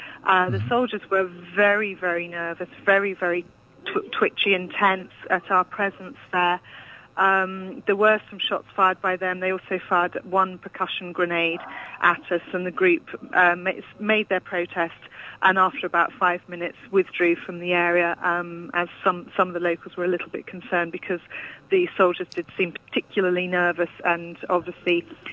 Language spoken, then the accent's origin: English; United Kingdom; now in Israel; No, I'm British, but I live here.